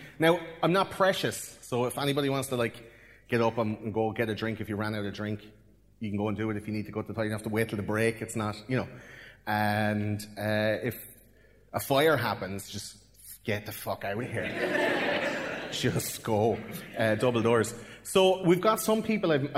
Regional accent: Ireland; Do you know that I I'm from Ireland, right?

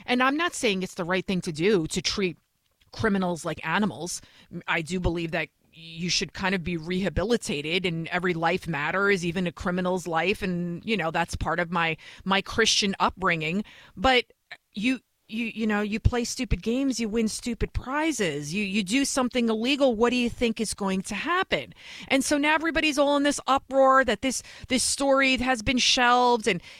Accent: Bronx, New York, United States; also born or lived in Yonkers, United States; I'm originally from the Bronx. And then when I was about 14, 15 years old, we moved to Yonkers, which is like a suburb of New York City.

